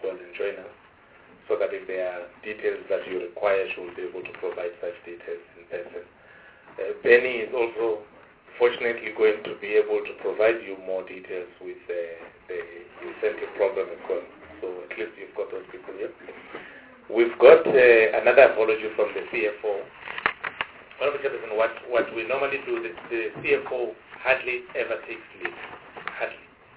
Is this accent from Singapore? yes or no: no; South Africa; says Limpopo. It's not true. I am from South Africa.